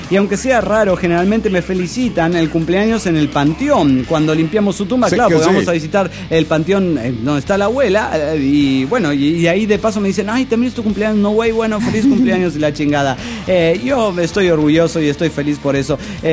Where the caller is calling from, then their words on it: Managua, Nicaragua; de Managua, Nicaragua.